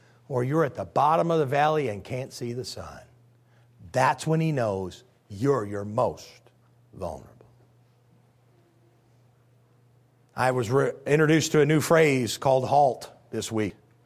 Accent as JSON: {"language": "English", "country": "United States", "said": "I'm an American all the way to my bones, and I love the underdog movie."}